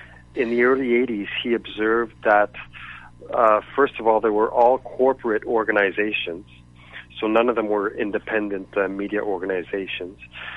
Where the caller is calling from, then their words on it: London, United Kingdom; I am speaking from London, England, so it's great to be, speaking in the States on your radio station.